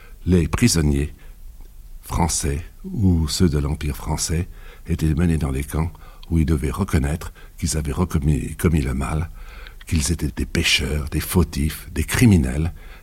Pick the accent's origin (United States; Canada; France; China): China; first language Chinese; French is a second language; j'étais un peu plus grand, j'allais à cheval, j'ai vécu avec les mafous, les palefreniers. Et tout cela, ma première langue là était le chinois. Et c'était l'époque des seigneurs de la guerre.